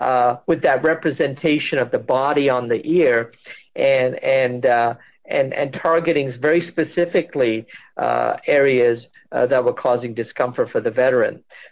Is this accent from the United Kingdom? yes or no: yes; England, United Kingdom; also born or lived in elsewhere; I had of this Indian heritage, even though, I grew up partly in England and partly here